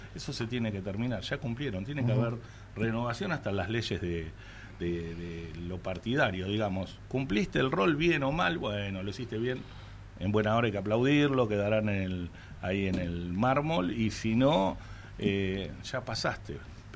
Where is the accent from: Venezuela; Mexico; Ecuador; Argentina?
Argentina; somos argentinos.